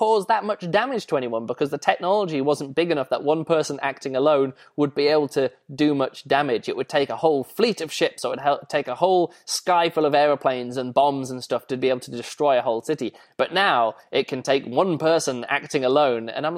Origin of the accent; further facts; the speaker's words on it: England, United Kingdom; accent: English; That's just purely because I'm English and I have one myself.